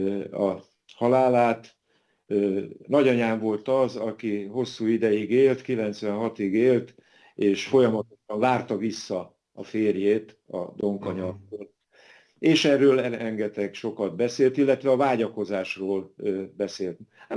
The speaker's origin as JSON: {"language": "Hungarian", "town": "Ózd", "region": "Borsod-Abaúj-Zemplén", "country": "Hungary", "tie": "born or raised there", "said": "55-ös születésű vagyok. Ózdon születtem, Ózd egy nagyipari város volt a rendszerváltás előtt, de Óznak is egy olyan kerületében éltem az életemet, ami egy bányásztelepülés volt."}